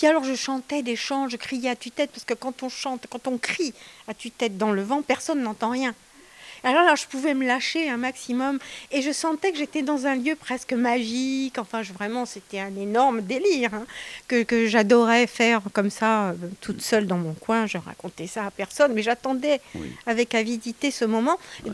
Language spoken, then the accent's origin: French; Corsica, France; Comme je suis du Cap Corse, j'ai des origines vénézuéliennes